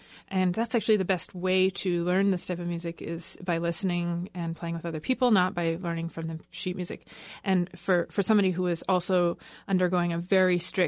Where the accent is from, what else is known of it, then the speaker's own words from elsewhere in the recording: Fairbanks, Alaska, United States; I'm from Fairbanks, but I've been coming to Juneau for many years. I first came down for the Folk Fest when I was 11 years old.